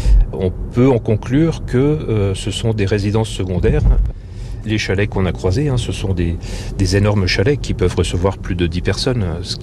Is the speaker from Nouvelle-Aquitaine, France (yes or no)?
no; Gérardmer, Grand Est, France; born there; donc je suis né à Gérardmer dans les années 73.